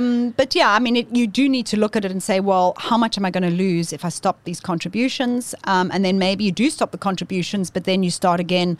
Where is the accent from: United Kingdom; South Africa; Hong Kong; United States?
South Africa; Also, try and go overseas and try and open, as a South African, any investment.